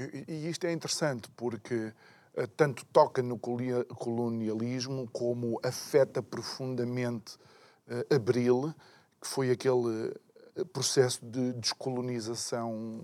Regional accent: Angola; born there; O meu pai é malangina, angolano, eu nasci em Angola e a minha avó materna é timorense.

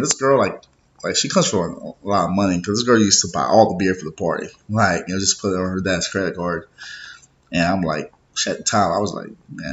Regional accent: South Carolina, United States; I'm from South Carolina, so I had a lot of friends that go to college in Charleston

